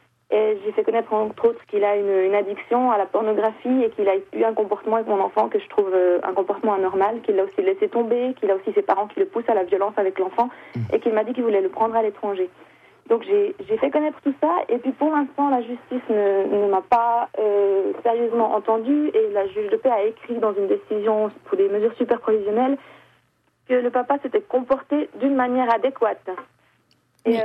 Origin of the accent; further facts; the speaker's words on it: Switzerland; Moi, je suis suisse, le papa est étranger.